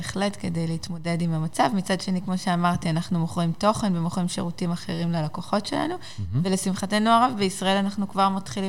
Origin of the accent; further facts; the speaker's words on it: Regba, Northern District, Israel; מהצפון, אני במקור מהגליל, כולנו צפוניים